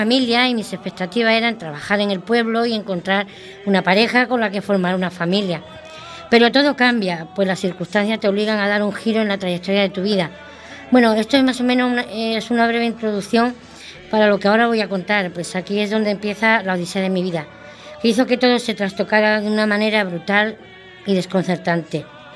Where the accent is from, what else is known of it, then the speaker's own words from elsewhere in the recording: Bollullos Par del Condado, Andalusia, Spain; Soy andaluza, de un pueblo de Huelva, concretamente de Boyuspar del Condado, un pueblo grande y hermoso, muy vital, muy vanguardista y eminentemente agrícola, dedicado en un 50% al cultivo de llamado oro rojo, las fresas.